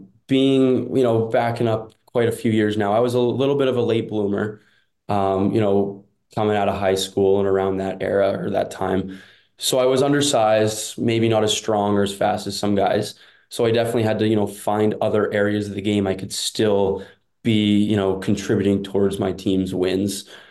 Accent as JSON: {"language": "English", "region": "Ontario", "country": "Canada", "tie": "born or raised there", "said": "obviously growing up in Ontario"}